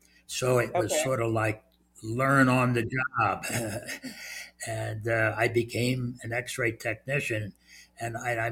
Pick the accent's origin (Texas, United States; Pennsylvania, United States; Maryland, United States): Pennsylvania, United States; Philadelphia; when I was growing up in Kensington, that's a section of Philadelphia, I went to high school